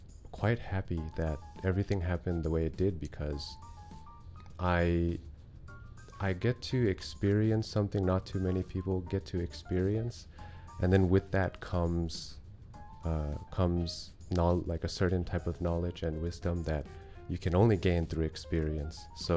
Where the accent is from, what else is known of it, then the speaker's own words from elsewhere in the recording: California, United States; So growing up in California, you think that you have to, I'm not far from LA, so you think you have to become famous to have a positive impact on the world